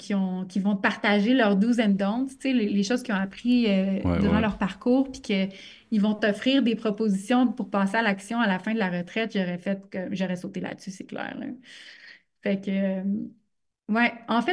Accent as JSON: {"language": "French", "region": "Quebec", "country": "Canada", "tie": "born or raised there", "said": "Mais moi, je viens de l'Abitibi, hein. Fait que, tu sais, j'ai grandi sur le bord d'un lac dans le fin fond du bois en jouant avec les grenouilles puis les serpents."}